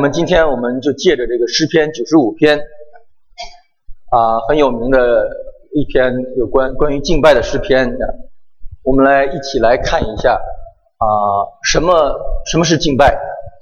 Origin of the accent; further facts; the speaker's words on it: Tianjin, China; 那我们天津话，我们管这个地呀，我们叫九地，天津话叫九地